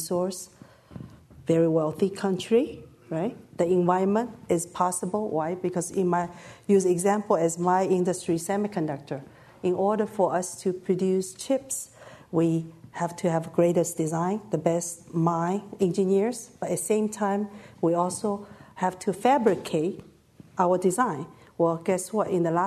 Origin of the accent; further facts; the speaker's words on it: China; born there; English is a second language; China, I was born in China, right?